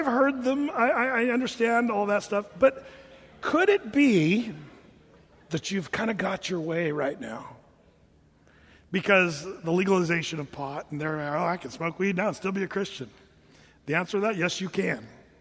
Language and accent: English; Oregon, United States; That's where I grew up, Southern Oregon.